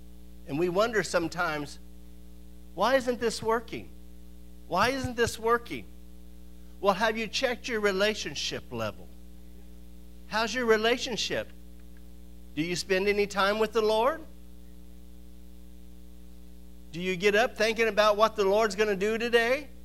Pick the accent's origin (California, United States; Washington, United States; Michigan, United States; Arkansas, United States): California, United States; I'm not a cowboy. I was raised in Southern California.